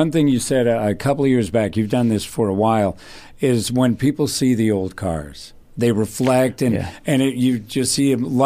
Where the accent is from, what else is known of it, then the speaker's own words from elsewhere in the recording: Thousand Oaks, California, United States; it's one in my hometown of Thousand Oaks. That's where I was raised.